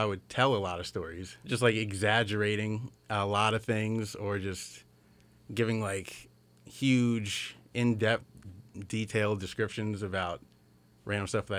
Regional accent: Middletown, Delaware, United States; born there; Yeah, I was born in Middletown, Delaware.

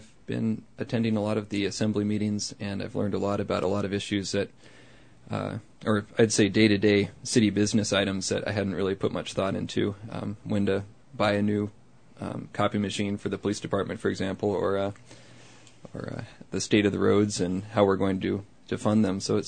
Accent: Sitka, Alaska, United States; I was born and raised here in Sitka, and I teach at Mount Edgecombe High School.

